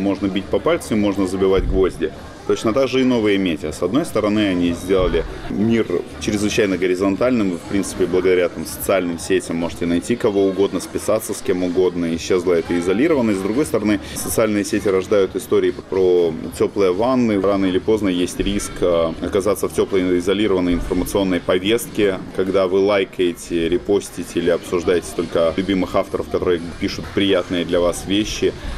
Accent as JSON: {"language": "Russian", "town": "Simferopol", "region": "Crimea", "country": "Ukraine", "said": "мой регион, из которого я родом. Я из Симферополя, он стал первой жертвой этой войны"}